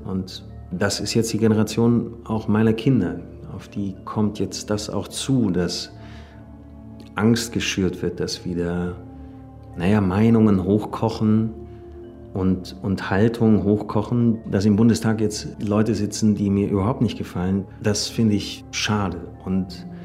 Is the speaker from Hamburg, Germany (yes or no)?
no; Stuttgart, Baden-Württemberg, Germany; Und dann denke ich an Stuttgart, die Stadt, in der ich aufgewachsen bin. Heimat war und ist für mich das Haus meiner Eltern, in dem ich groß geworden bin.